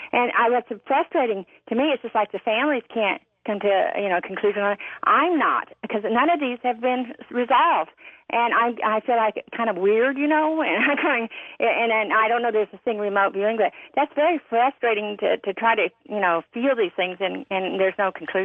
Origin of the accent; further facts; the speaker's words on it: Festus, Missouri, United States; I'm from Festus, Missouri, and south of St. Louis.